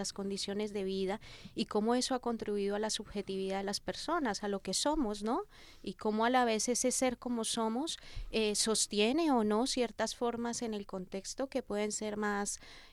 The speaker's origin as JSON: {"language": "Spanish", "region": "Boyacá", "country": "Colombia", "said": "mi tierra, que es Boyacá, ¿sí?, está ubicada en todo el centro de la cordillera de los Andes. Entonces, Tunja, que es la capital de Boyacá y donde estamos, un dato importante es que estamos a 2.800 metros sobre el nivel del mar"}